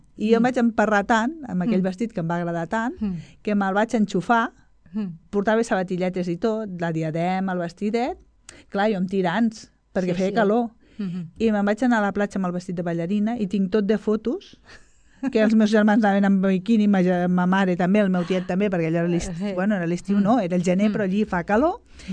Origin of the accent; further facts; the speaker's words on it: Sabadell, Catalonia, Spain; quan era més petita i era a Sabadell, anàvem a veure els pastorets a Sabadell